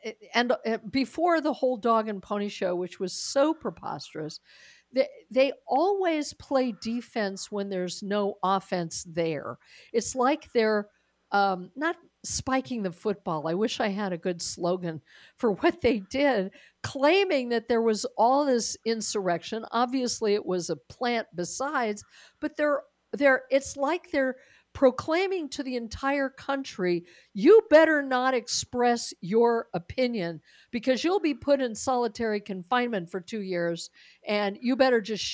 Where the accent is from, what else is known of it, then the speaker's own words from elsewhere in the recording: Colorado, United States; I am originally from Colorado